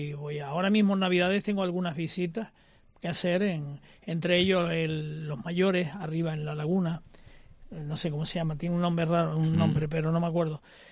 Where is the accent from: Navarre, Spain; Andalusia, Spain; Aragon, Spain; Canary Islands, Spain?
Canary Islands, Spain; yo soy canario de mis ocho islas.